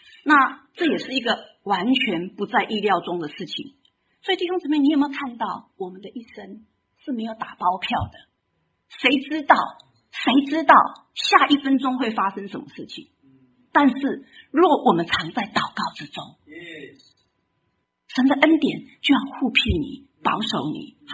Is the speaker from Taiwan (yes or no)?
yes; Taiwan; 你们叫小白菜，我们台湾人叫青江菜